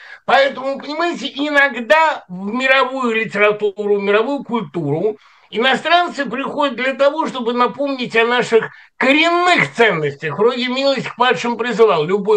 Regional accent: Kyrgyzstan; хотя я и киргиз

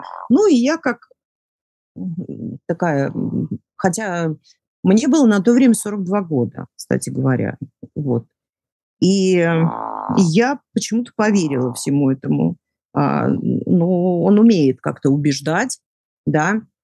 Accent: United States; Я приехала из Соединенных Штатов, будучи гражданкой, которую непосредственно интересует все, что творится в моей собственной стране.

